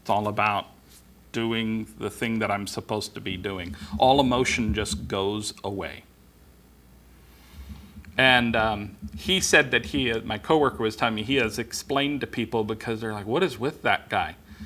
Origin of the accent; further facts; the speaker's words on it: West Coast, United States; also born or lived in Oregon; I'm from the West Coast, and so I was very surprised at how far you people can see out here.